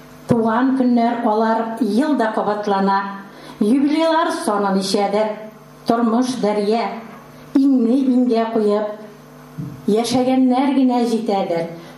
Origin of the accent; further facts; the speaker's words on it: Tatarstan, Russia; Без менә ерактан Минзелә районыннан бүген сезгә кунакка безнең өчен бик тә кадерле булган Сәлисә ханымны тәбрик итәргә килдек.